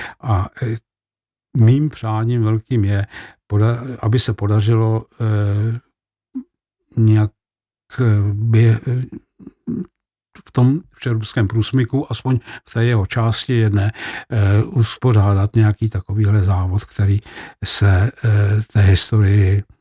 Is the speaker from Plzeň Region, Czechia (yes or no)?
yes; Plzeň Region, Czechia; born there; Já jsem se tam i narodil, ačkoliv po otcově straně jsem až z Orlických hor